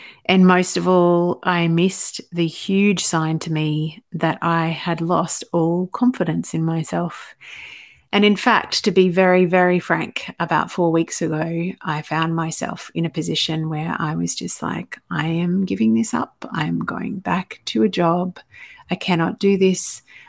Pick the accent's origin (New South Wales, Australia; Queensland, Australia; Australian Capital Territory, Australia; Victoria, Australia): Queensland, Australia; we had family up here for an event in Toowoomba near my hometown.